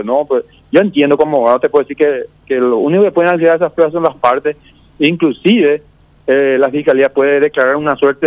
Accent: Paraguay; como ciudadano paraguayo

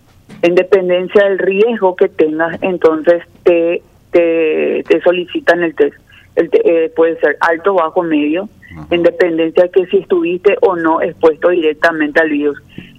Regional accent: Ciudad del Este, Alto Paraná, Paraguay; Yo soy de Ciudad del Este

